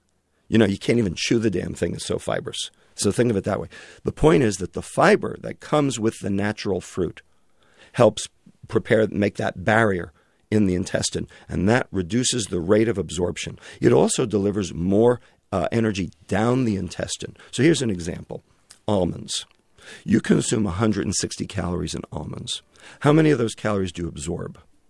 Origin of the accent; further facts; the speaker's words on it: Brooklyn, New York, United States; And I'm from Brooklyn.